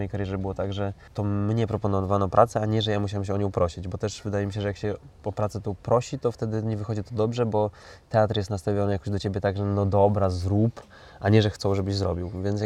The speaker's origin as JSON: {"language": "Polish", "town": "Kosewo", "region": "Warmian-Masurian Voivodeship", "country": "Poland", "tie": "born or raised there", "said": "w mojej rodzinnej miejscowości w Kosewie, bo tam jest jezioro Probarskie, Juksty i Kuc"}